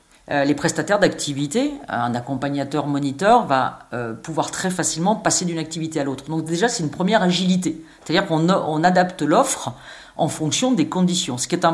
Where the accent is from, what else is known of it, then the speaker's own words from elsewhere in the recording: Le Grand-Bornand, Auvergne-Rhône-Alpes, France; c'est mon village natal. C'est là où j'ai grandi